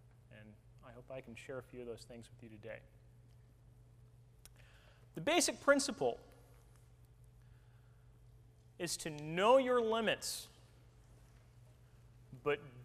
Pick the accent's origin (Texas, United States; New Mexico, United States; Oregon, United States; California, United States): Oregon, United States; now in Watsontown, United States; I am originally from Oregon. I live now in Watsontown, Pennsylvania.